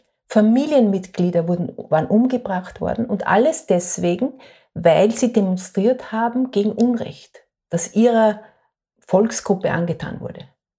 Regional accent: Austria; moved away as an adult; ich komme aus Österreich und bin da super ausgebildet in verschiedensten Skills

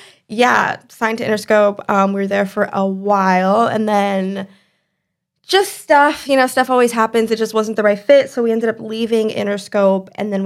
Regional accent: California, United States; now in Los Angeles, United States; I'm originally from the Bay Area.

